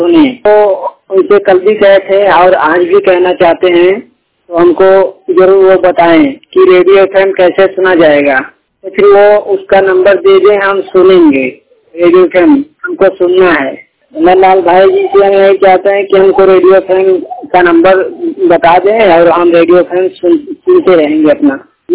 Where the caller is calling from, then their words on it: Mirzapur, Uttar Pradesh, India; मैं जिला मिर्जापुर से बात कर रहा हूँ। मेरा गांव नकहरा उत्तर प्रदेश से बात कर रहा हूँ।